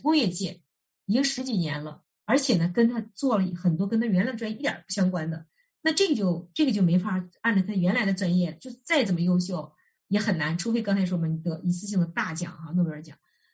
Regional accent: Harbin, Heilongjiang, China; 咱们说我是哈尔滨人啊，咱们用哈尔滨举例子

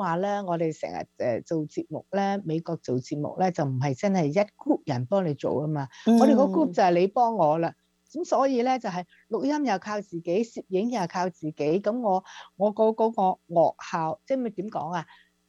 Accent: Guangdong, China; accent: Cantonese; 我哋广东话咧真系好多歇后语啊

